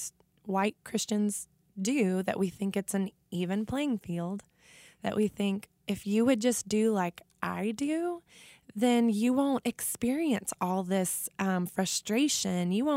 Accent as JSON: {"language": "English", "town": "Longview", "region": "Texas", "country": "United States", "tie": "born or raised there", "said": "So I grew up in East Texas, a town called Longview, so kind of a mid-sized town, very much with the heart of a deep South sort of town."}